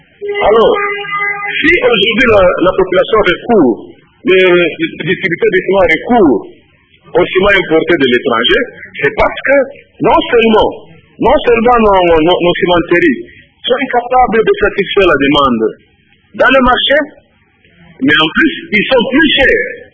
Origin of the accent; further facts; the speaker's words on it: DR Congo; on ne comprend pas que le ciment qui nous vient, qui est produit chez nous au Congo, puisse coûter plus cher que le ciment qui nous est importé.